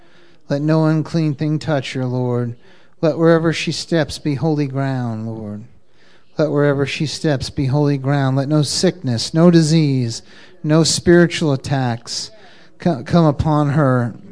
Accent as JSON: {"language": "English", "region": "the North", "country": "United States", "moved": "as an adult", "lives_now": "South, United States", "said": "so when I moved to the South, 20 years ago, I discovered something new to me. It's called church revival. I come from the North, so they don't have church revivals in the North, okay?"}